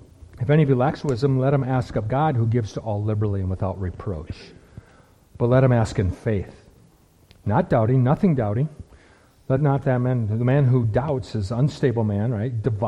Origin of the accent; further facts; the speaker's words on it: Minnesota, United States; What do I care about Iowa? I grew up in Minnesota. We made Iowa jokes.